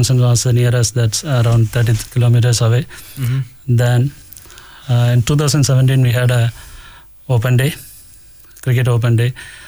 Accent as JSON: {"language": "English", "country": "Singapore", "said": "I came from Singapore where I used to play cricket, and basically I'm coming from a cricket loving nation where cricket is a religion there."}